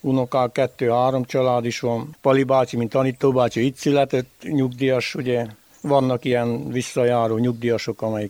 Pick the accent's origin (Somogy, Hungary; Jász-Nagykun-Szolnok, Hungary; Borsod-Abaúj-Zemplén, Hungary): Jász-Nagykun-Szolnok, Hungary; Jásolván születtem, 72-ben, itt nevelkedtem fel